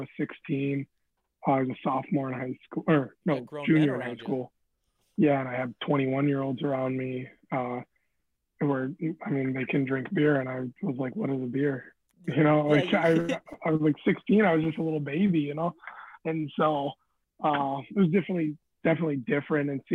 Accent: Alaska, United States; And obviously, you would know as well, growing up in Alaska, you don't get as many, you don't get scouts at your game.

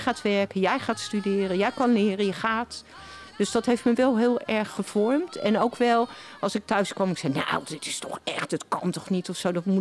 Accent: Utrecht, Netherlands; Ik ben geboren op de Oude Gracht, boven het café van mijn oma, de moeder van mijn vader. Maar daar heb ik maar een half jaar gewoond en toen zijn mijn ouders naar een keurige wijk in Utrecht verhuisd.

